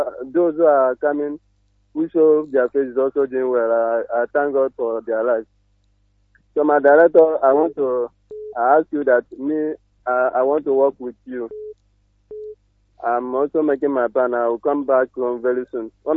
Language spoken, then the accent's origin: English; Enugu State, Nigeria; now in Ghana; I am from Atisiowo village in Kano, East, Enugu, Biafra land.